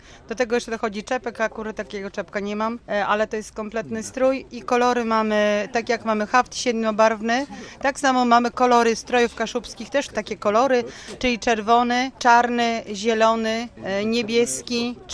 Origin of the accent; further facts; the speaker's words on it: Podwierzyca, Pomeranian Voivodeship, Poland; first language Kashubian; W domu, w rodzinie naszej najbliższej z braćmi właśnie mówimy po kaszubsku. Jesteśmy z takiej małej wsi, z Podwierzycy, gdzie właściwie wszyscy mówią po kaszubsku. Jest to rdzenna ludność kaszubska, która tam mieszkała od zawsze.